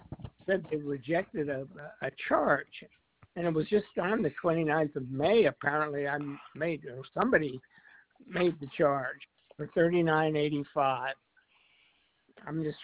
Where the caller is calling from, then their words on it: Ohio, United States; I'm calling from Ohio.